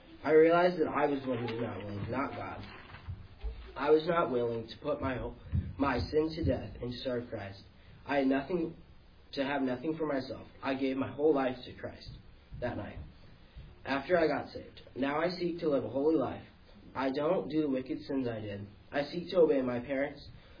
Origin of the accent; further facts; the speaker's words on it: West Virginia, United States; born there; I was born in West Virginia, and I was abused, so that's why I'm adopted.